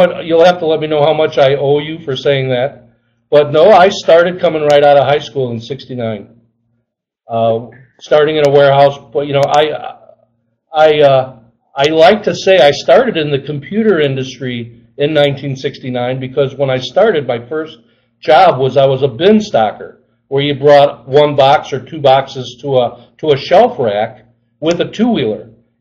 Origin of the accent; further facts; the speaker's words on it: Chicago, Illinois, United States; I grew up in Chicago and I worked in a Teamster-driven union shop warehouse.